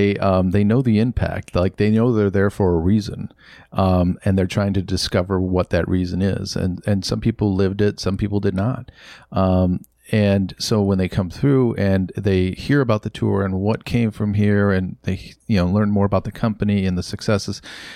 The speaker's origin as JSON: {"language": "English", "town": "Detroit", "region": "Michigan", "country": "United States", "tie": "born or raised there", "moved": "as an adult", "said": "I did. I was born and raised in Detroit. Okay. I lived here until I was 25 years old and then traveled a bit and then moved out into the suburbs."}